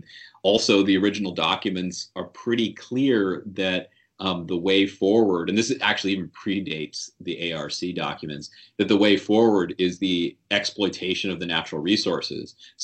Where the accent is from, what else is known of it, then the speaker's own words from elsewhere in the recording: Appalachia, United States; both understanding myself as an Appalachian